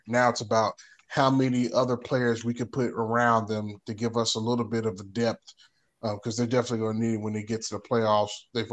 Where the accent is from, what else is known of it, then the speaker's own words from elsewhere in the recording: Memphis, Tennessee, United States; I'm going to give my hometown team the L because they haven't done anything. I'm going to give Grizzlies the L right now.